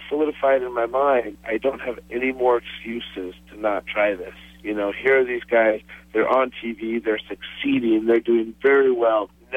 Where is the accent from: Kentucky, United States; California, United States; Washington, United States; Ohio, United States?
Washington, United States; Aberdeen; moved away as an adult; I'm from Aberdeen, Washington, and I moved down to San Antonio, Texas to train. I literally moved the night I graduated high school.